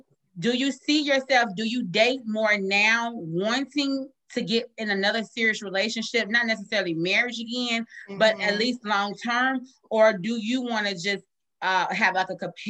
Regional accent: Chicago, Illinois, United States; I can, because you know I'm from the Midwest as well. You know I'm from Chicago

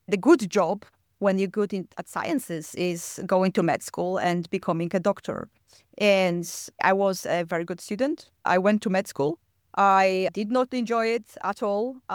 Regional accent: Poland; So yes, as you said, I grew up in Poland

